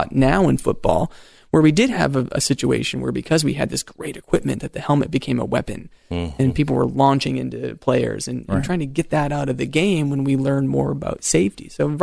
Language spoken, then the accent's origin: English; Maine, United States; Because when I grew up in Maine, we didn't have we were in a kind of low-income town, and we didn't have a youth football team until I was like in 7th or 8th grade.